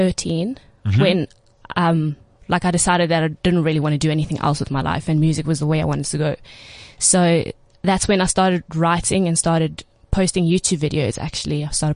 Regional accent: Johannesburg, Gauteng, South Africa; I was born here in Johannesburg.

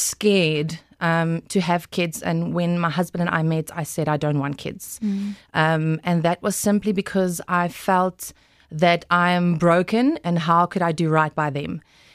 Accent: Glen Harvey, North West, South Africa; I grew up in Glen Harvey. That's close to Western Aria on your way to Potch. And I was the daughter of a dominie.

